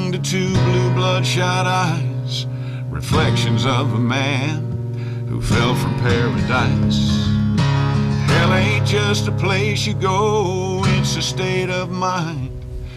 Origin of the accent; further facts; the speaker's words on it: New York, United States; I'm from New York, and I've got this bee in my bonnet